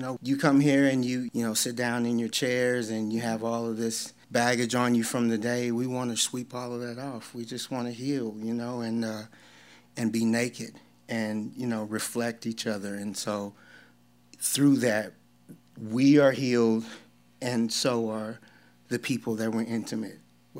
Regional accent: Fort Worth, Texas, United States; Yeah, I'm actually from Fort Worth.

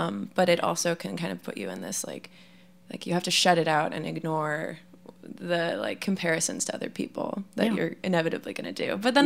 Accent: Tacoma, Washington, United States; I was back in my hometown of Tacoma

